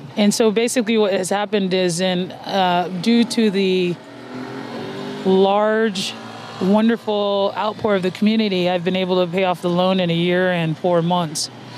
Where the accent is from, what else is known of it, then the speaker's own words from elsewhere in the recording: Colorado, United States; now in Las Vegas, United States; I grew up in Colorado.